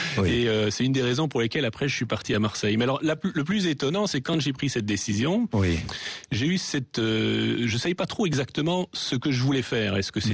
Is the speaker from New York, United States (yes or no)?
yes; Larchmont, New York, United States; also born or lived in France; Et moi, je suis né en France, mais j'ai passé mon enfance à New York, dans une banlieue qui s'appelle Larchmont, qui est très agréable, où ma grand-mère a vécu pratiquement toute sa vie.